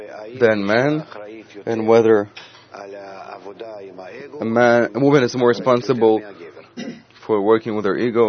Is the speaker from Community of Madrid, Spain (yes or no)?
no; Barcelona, Catalonia, Spain; English is a second language; I'm from Barcelona.